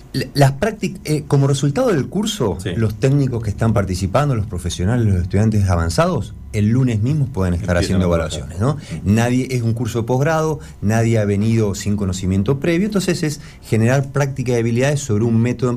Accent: Argentina

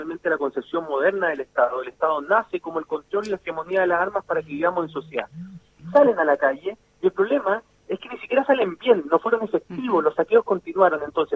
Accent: Chile; Y esto yo se lo digo como chileno

